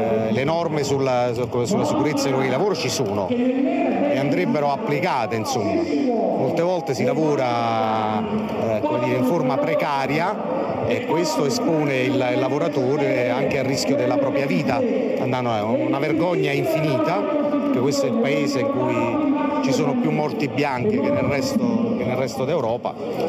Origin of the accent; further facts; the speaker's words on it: Caserta, Campania, Italy; Vengo da Caserta